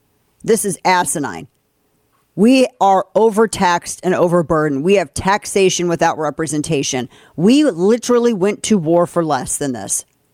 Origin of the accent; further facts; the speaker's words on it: St. Louis, Missouri, United States; if I send a letter from Texas, it takes over a month to get there to get to my hometown in St. Louis.